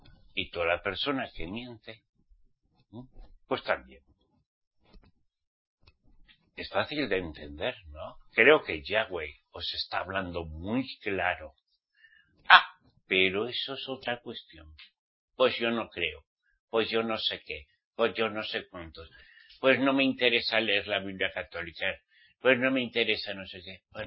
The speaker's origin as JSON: {"language": "Spanish", "country": "Spain", "said": "A mí siempre me han enseñado, como español"}